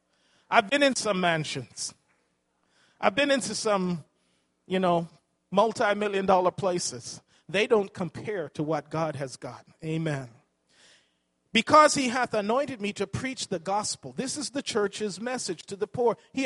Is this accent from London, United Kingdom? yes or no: yes; London, United Kingdom; because you know we grew up in London, England.